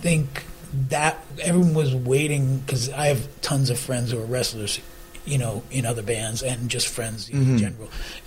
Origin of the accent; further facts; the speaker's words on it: New Jersey, United States; also born or lived in New York / Massachusetts; Jersey, New York, and Boston. Also, my mom's relatives are all from Boston.